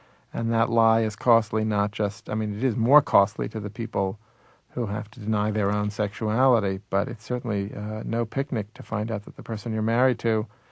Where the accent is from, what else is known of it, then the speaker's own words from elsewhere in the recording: the South, United States; I sort of substituted it by being a Southerner.